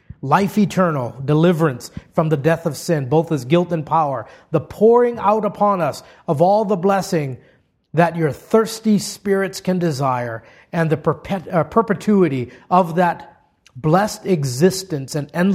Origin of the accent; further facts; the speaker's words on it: Hawaii, United States; growing up in Hawaii where we had really hot days and you were, you know, it's hot and it's humid